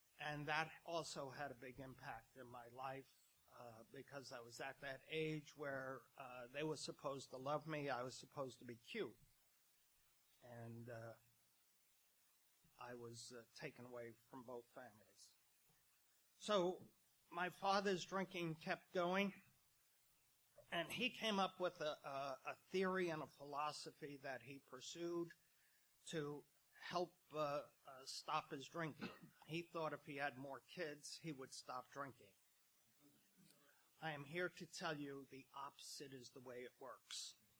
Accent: Brooklyn, New York, United States; And I grew up in Brooklyn, New York, and I am CIA, Catholic Irish alcoholic.

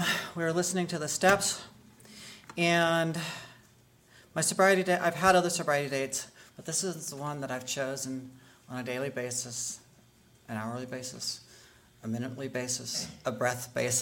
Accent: Terre Haute, Indiana, United States; I grew up in the Midwest in Terre Haute, Indiana.

